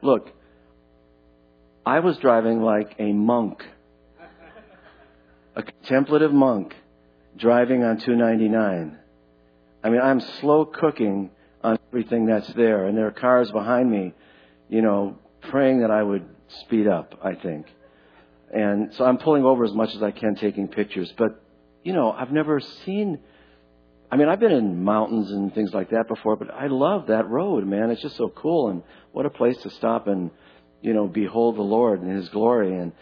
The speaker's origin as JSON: {"language": "English", "town": "Detroit", "region": "Michigan", "country": "United States", "said": "You don't want to mess with me because I'm from Detroit, okay?"}